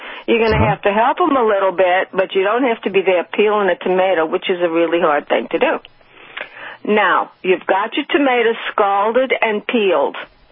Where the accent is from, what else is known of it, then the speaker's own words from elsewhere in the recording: New Orleans, Louisiana, United States; Okay, my friend, listen, I'm from New Orleans.